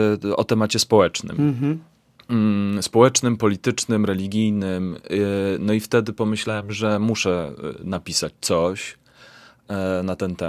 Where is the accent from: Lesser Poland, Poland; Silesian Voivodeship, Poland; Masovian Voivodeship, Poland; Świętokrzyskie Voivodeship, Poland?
Świętokrzyskie Voivodeship, Poland; Kielce; pojechałem do Kielc, do mojego rodzinnego miasta, opiekować się nim